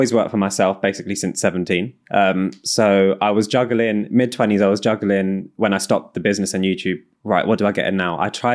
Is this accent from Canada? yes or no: no; London, United Kingdom; now in Newcastle, United Kingdom; I moved to Newcastle now, obviously, from the accent. I'm originally from London, moved to Newcastle 2 years ago.